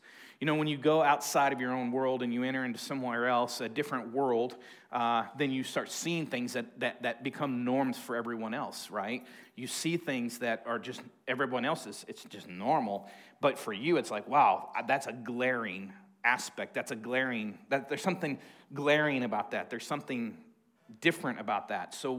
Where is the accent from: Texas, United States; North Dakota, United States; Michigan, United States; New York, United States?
Texas, United States; We always let everybody know we're from the Republic. The Republic of Texas